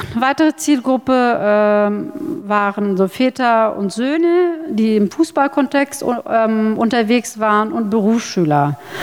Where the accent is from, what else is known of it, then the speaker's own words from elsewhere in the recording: Spandau, Berlin, Germany; ich komme halt selber aus Spandau. Ich bin in Spandau groß geworden, habe da Abitur gemacht